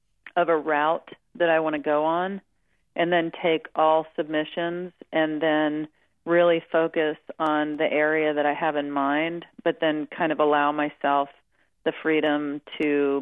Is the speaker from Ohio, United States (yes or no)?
no; Spring, Texas, United States; also born or lived in Jackson, Mississippi / Pass Christian, Mississippi; Yeah, I was born in Jackson, Mississippi, and then we moved down to the Gulf Coast to past Christian, Mississippi. Mm-hmm. And then we moved to Spring, Texas, which is a smaller town outside of Houston.